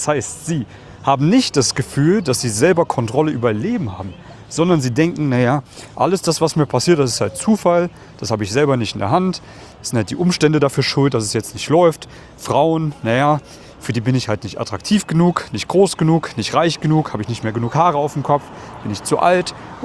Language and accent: German; East Germany, Germany; Ich komme ja aus Ostdeutschland, aus einem Kuhkaff, wo die Leute nicht so viel Geld haben. Meine Großeltern sind geflüchtet aus dem Krieg, haben alles hinter sich gelassen.